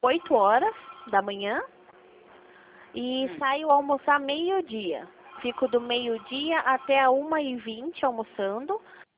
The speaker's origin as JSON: {"language": "Portuguese", "town": "Itapetininga", "region": "São Paulo", "country": "Brazil", "said": "Sou daqui de Itapetininga mesmo."}